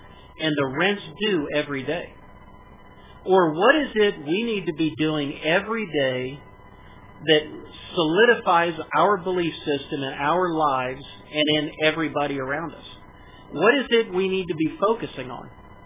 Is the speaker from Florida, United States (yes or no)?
yes; Florida, United States; also born or lived in California; now in Columbus, United States; I grew up in Florida and went to California, met Michelle, got dragged back to Ohio